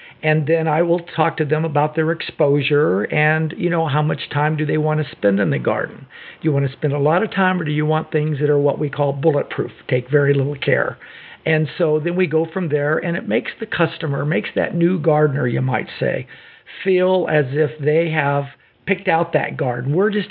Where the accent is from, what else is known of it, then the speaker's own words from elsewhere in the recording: San Diego, California, United States; now in Grants Pass, United States; And natively, I'm from San Diego, so we're looking at Zone 24, which is somewhat similar to Brookings. But moving to Grants Pass was Zone 7